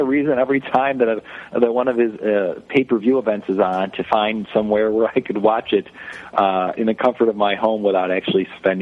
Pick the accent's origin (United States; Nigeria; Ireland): United States; Chicago, Illinois; You know, it wasn't as bad as growing up in Chicago